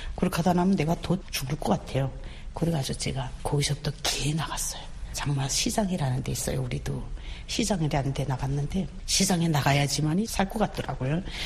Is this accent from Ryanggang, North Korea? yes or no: no; Pyongyang, North Korea; 저는 고향이 평양이에요.